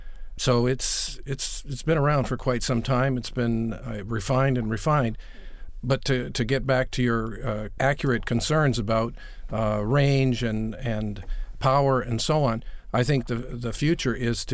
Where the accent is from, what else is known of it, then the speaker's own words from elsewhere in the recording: Canada; I'm originally from Canada, so you put me in an uncomfortable position.